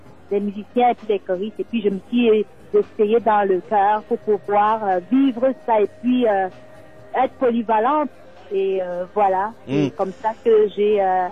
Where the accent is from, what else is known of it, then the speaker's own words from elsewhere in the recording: Cameroon; Et moi, je viens de la partie francophone. Je suis originaire de l'Est Cameroun de par mon père. Et j'appartiens notamment à toutes les autres provinces, le littoral, l'Ouest de par mes parents et mes grands-parents.